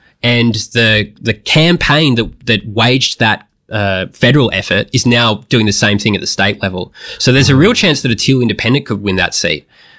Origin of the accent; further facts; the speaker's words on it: Victoria, Australia; I'm from the Mornington Peninsula.